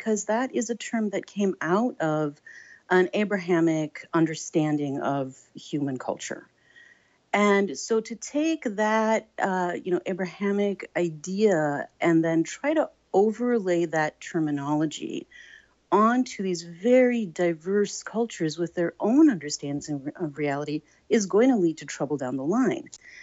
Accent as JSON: {"language": "English", "region": "Minnesota", "country": "United States", "tie": "born or raised there", "said": "So although I was born and raised in the Midwest, in Minnesota."}